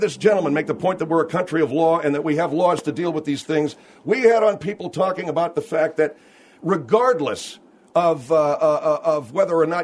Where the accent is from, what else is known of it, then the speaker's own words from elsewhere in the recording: United States; Hey, man, I grew up here in America.